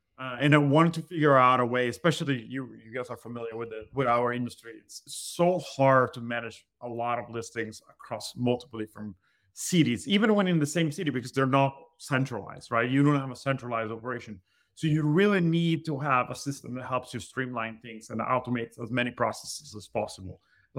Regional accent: Italy; moved away; Well, I was born and raised in Italy. I moved here about 14 years ago now.

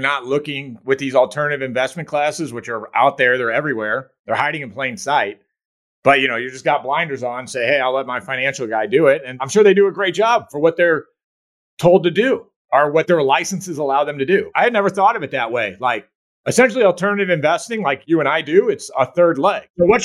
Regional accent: United States; And that's a great thing about being American. Like, we are the most creative

